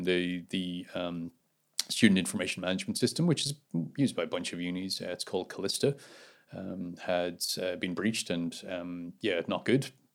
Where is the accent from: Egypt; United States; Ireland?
Ireland; which probably appeals to me because I'm Irish.